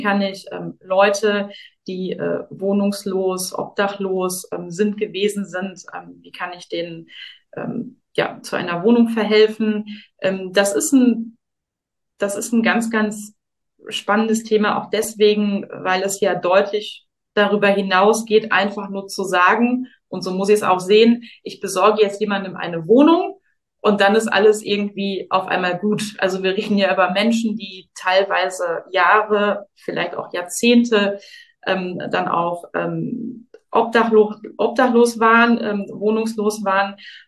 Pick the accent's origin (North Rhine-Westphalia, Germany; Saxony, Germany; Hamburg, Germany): North Rhine-Westphalia, Germany; Duisburg; Also ich komme ja aus Duisburg.